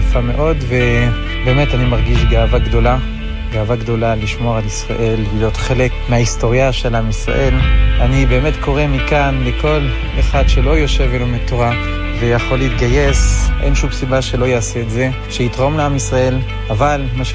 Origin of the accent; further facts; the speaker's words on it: France; Hebrew is a second language; now in Modiin, Israel; עליתי לארץ ב-2003 מצרפת, למדתי בישיבה גבוהה בירושלים שנתיים